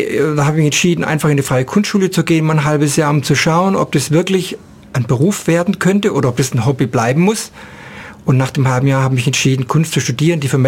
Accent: Reutlingen, Baden-Württemberg, Germany; born there; Ja, geboren bin ich in Reutlingen.

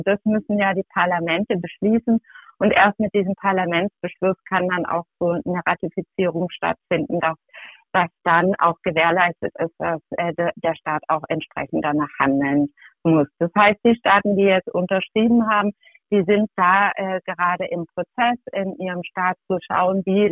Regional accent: Germany; Und ich schäme mich ein bisschen als Deutsche, dass das nicht selbstverständlich ist.

